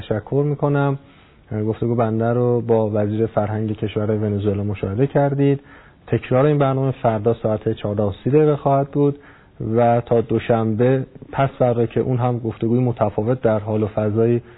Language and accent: Persian; Iran; من به عنوان یک ایرانی حقیقتش خیلی احساس افتخار می‌کنم